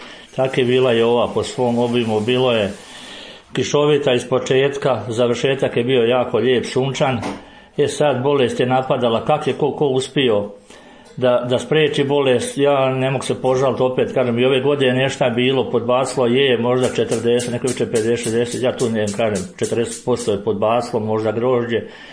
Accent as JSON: {"language": "Croatian", "town": "Starci", "country": "Croatia", "tie": "born or raised there", "said": "iz Starog Petrovog sela, inače rodom iz mjesta Starci."}